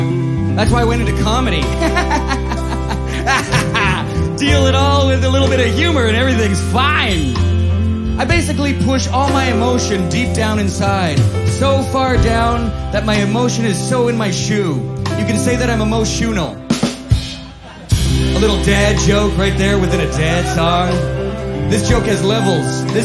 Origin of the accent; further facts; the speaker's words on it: Winnipeg, Manitoba, Canada; but we're from Winnipeg.